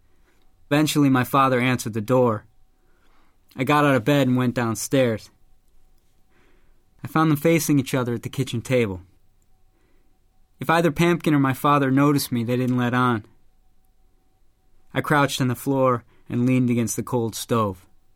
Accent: Chicago, Illinois, United States; a new book that I'm currently working on, which is set in my hometown of Chicago.

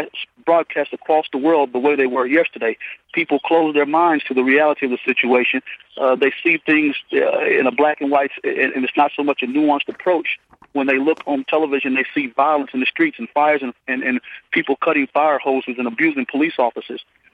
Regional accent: Huntsville, Alabama, United States; now in Nashville, United States; Having grown up here in the South, I'm in Nashville, Tennessee now. I grew up in Huntsville, Alabama.

